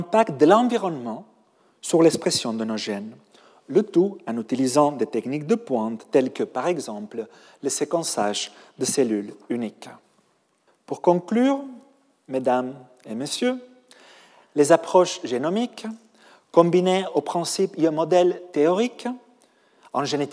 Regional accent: Catalonia, Spain; French is a second language; moved away as an adult; now in Paris, France

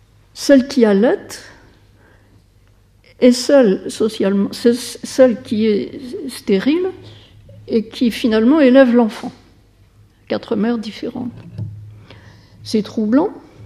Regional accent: France; je lui disais que chez nous, en France et en Europe d'une façon générale

